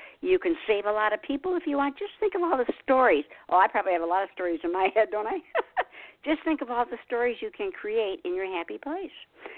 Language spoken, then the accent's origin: English; Detroit, Michigan, United States; I love her because I was from Detroit, and she's in Detroit